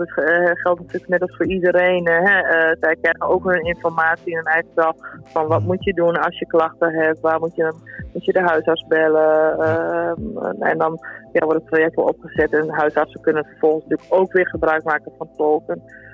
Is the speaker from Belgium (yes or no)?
no; Netherlands; Dus wij staan in feite als degene die moeten begeleiden, maar ook als Nederlander, maar ook, we staan allemaal voor hetzelfde.